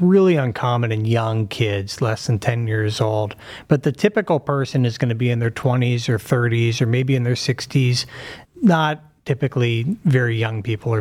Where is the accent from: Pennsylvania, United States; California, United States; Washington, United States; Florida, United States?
Pennsylvania, United States; Pittsburgh; now in Cleveland, United States; Grew up in Pittsburgh, and Cleveland was always an athletic rival, but, you know, stay true to the Steelers, no offense.